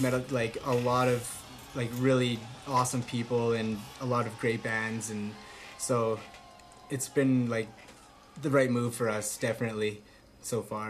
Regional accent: Ontario, Canada; we're actually from Northwestern Ontario, and we all just like we're all kind of like hometown buddies. We all grew up together

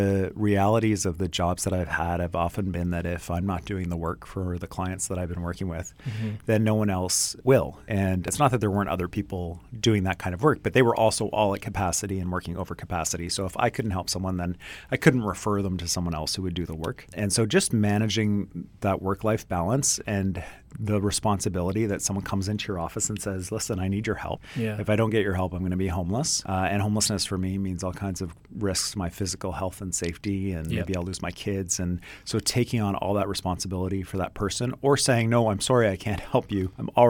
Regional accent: Ontario, Canada; I grew up in Ontario, and until I moved out west

